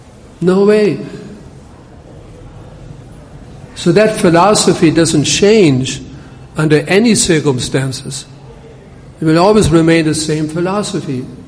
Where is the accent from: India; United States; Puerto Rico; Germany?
Germany; English is a second language; I'm from Germany. I'm a German. If someone tells me till nine, then that's it.